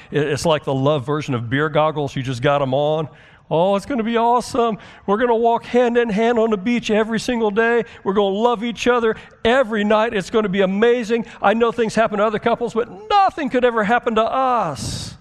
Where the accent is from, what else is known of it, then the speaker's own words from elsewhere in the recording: United States; I'm American, man. I want to rebel.